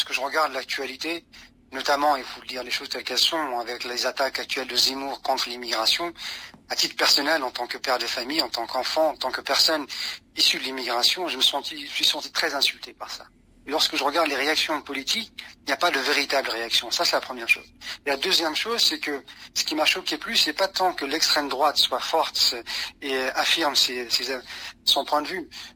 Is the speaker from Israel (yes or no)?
no; France; Bien sûr que si, je suis français.